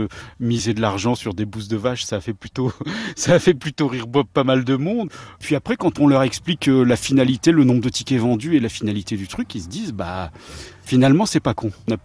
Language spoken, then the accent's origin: French; Lille, Hauts-de-France, France; Nous venons de Lille.